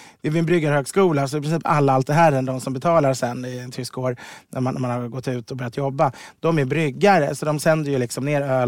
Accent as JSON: {"language": "Swedish", "town": "Ekerö", "region": "Stockholm County", "country": "Sweden", "tie": "born or raised there", "said": "Jag växte upp på Ekerö, jag född 70"}